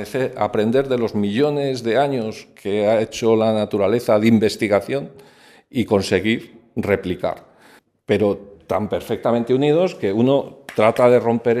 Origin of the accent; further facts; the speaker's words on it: Burgos, Castile and León, Spain; Sí, que era de Burgos, yo me acordé porque era de mi tierra el ataúd.